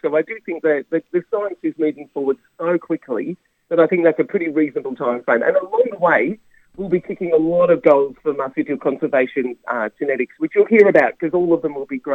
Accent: Australia; but also amazing as an Australian

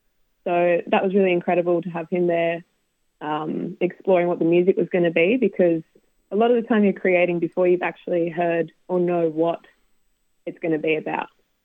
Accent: Yamba, New South Wales, Australia; I knew a previous Sydney Dance Company dancer from my hometown in Yamba

